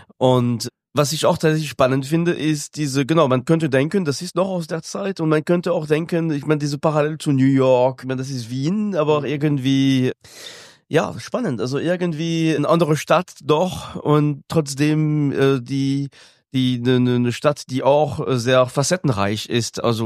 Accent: France; accent: French; German is a second language; Ich kann sagen, was ich will, wenn ich mit meinem französischen Akzent spreche, dann nimmt niemand mich ernst irgendwie.

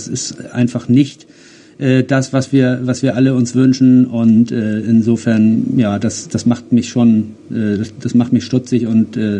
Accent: Germany; wenn wir jetzt als Deutsche auffallen

